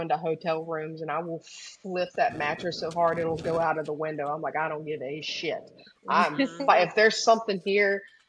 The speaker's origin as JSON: {"language": "English", "region": "Alabama", "country": "United States", "tie": "born or raised there", "said": "born and raised in Alabama Gulf Coast. I live 20 minutes from where Forrest Gump is based in Bayou LaBachery."}